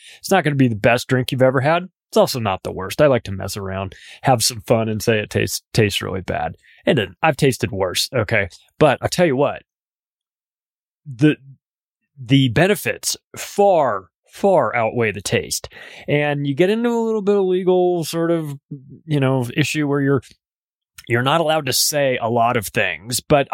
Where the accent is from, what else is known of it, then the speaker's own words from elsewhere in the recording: United States; I wish I were wrong about this, because I'm an American. I want America to do well.